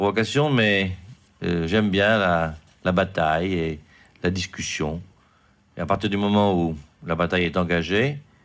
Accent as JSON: {"language": "French", "town": "Nîmes", "region": "Occitanie", "country": "France", "tie": "born or raised there", "said": "J'ai été élevé à Nîmes, qui est une ville où il y a beaucoup de protestants, mais où la lutte entre les protestants et les catholiques a été très vive."}